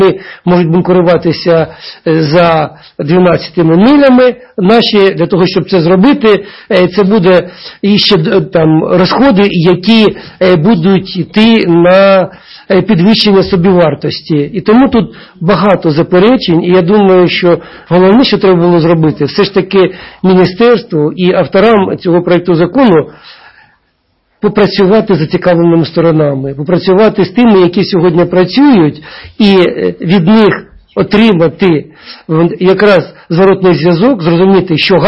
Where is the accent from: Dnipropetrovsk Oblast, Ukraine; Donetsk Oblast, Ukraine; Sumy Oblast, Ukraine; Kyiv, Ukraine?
Donetsk Oblast, Ukraine; Mariupol; Я пам'ятаю, в моєму рідному Маріуполі